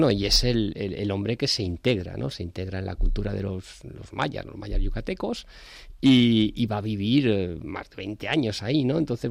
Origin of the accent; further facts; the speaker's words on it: Madrid, Community of Madrid, Spain; Yo soy, bueno, madrileño, castellano, español, europeo, ciudadano del mundo